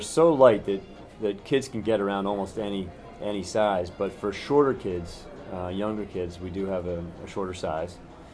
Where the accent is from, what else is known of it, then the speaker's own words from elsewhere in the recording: Pennsylvania, United States; I grew up in Pennsylvania, and lacrosse was pretty local there, and, you know, sort of northeast sport.